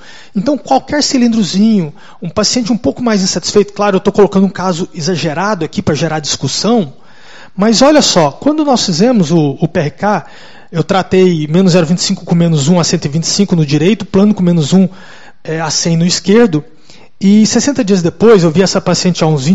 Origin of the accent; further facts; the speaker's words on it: Goiás, Brazil; é um das pessoas mais ricas lá da minha região, lá do interior, de Goiás.